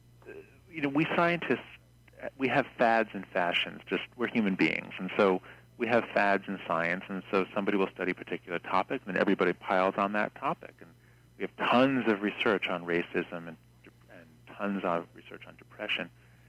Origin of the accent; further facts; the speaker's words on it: United States; So it's a whole new set of sensitivities that I, as an American, just didn't have.